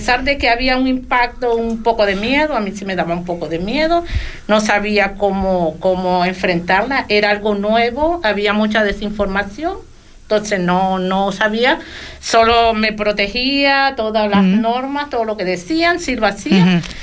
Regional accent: Nicaragua; De Nicaragua.

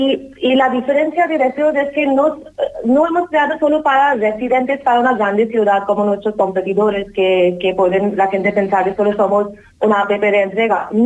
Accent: India; Spanish is a second language; now in Spain; cuando yo soy de la India y aquí he conocido una persona majorera

